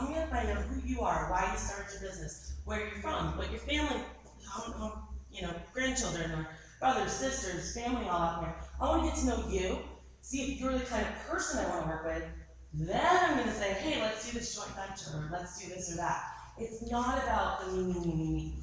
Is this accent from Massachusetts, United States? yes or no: yes; Boston, Massachusetts, United States; My mouth's going 12,000 miles a minute because I'm from Boston and I'm Italian and I speak fast.